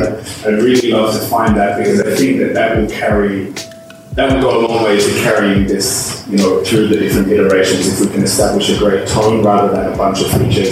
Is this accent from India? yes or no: no; Belarus; I come from Belarus.